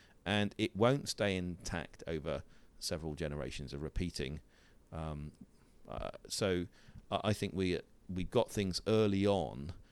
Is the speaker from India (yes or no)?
no; United Kingdom; So I'm from Britain, but in Britain, I could go to Manchester or I could go to Oxford